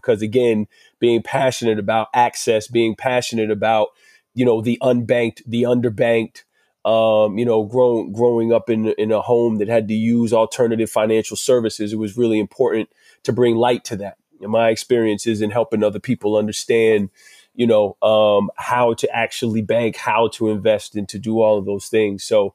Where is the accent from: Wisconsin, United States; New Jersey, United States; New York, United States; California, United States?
New Jersey, United States; accent: New Jersey; You guys have beautiful accents and you have to deal with my New Jersey, US accent at that.